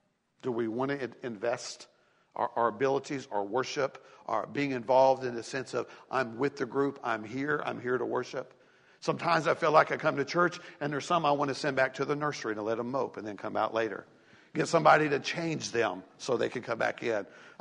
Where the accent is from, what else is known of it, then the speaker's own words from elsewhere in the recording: Tennessee, United States; Folks, I'm from East Tennessee. You know that.